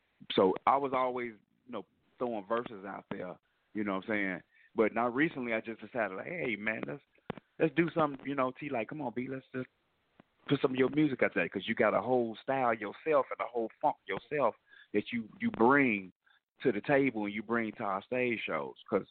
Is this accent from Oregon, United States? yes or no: no; Chicago, Illinois, United States; They think I'm from Texas, but I'm from Chicago.